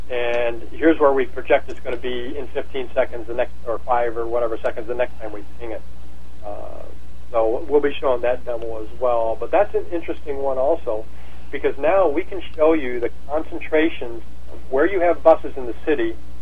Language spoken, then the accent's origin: English; Illinois, United States; I grew up in Illinois.